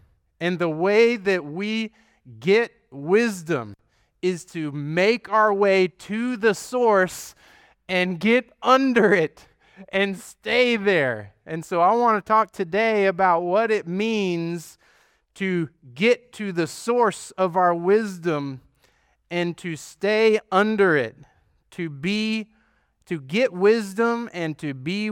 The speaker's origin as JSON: {"language": "English", "town": "Aledo", "country": "United States", "tie": "born or raised there", "said": "I grew up in Aledo. We had a couple of acres, and throughout the years, we had various crops and livestock."}